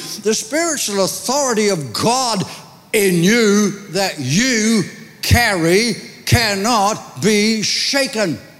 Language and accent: English; Ireland; I remember waking up one morning and just having an Irish moment. I guess I'm Irish, by the way.